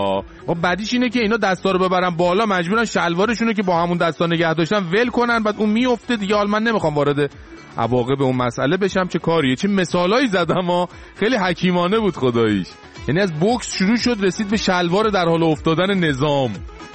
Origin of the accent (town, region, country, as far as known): Iran